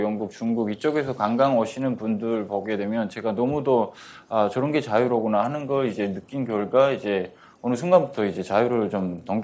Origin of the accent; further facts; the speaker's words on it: North Korea; now in South Korea; 자유 두 글자 때문에 이제 귀순을 하게 됐고요.